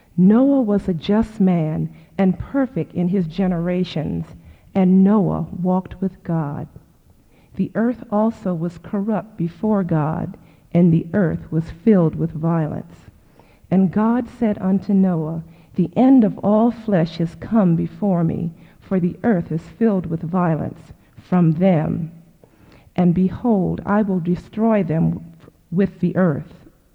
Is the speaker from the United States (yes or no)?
yes; Oakland, California, United States; I'm from Oakland, California.